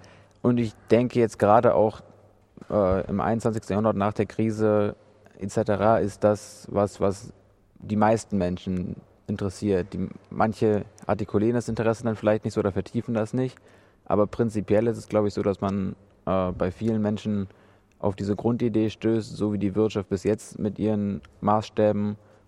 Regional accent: North Rhine-Westphalia, Germany; ich komme aus der Gegend um Köln.

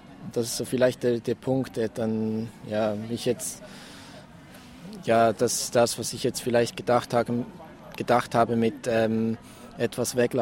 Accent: Switzerland; also ich bin aus der Schweiz, bei uns wurde überhaupt keine Werbung gemacht

